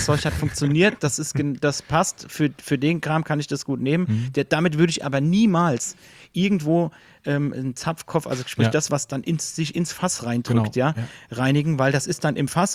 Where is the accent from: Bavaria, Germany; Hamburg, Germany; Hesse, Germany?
Hesse, Germany; accent: Hessian; Entschuldigung auch für meinen Dialekt, für alle, die nicht aus Hessen kommen.